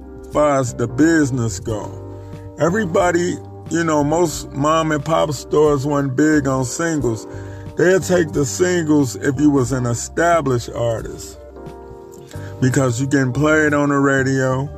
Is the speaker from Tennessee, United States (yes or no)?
no; Chicago, Illinois, United States; You know, I'm from Chicago. My single was $5. And I sold all of them.